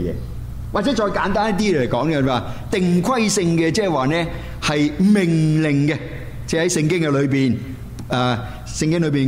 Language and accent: Cantonese; Guangdong, China; 咁咧就我哋廣東人咧就好簡單，就係、是、叫做食正嗰條水啊！